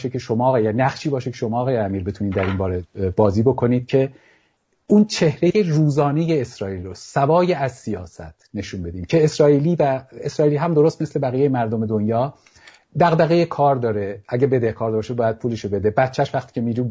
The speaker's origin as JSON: {"language": "Persian", "country": "Iran", "said": "به عنوان یک ایرانی، به عنوان انسان بشناسیمش"}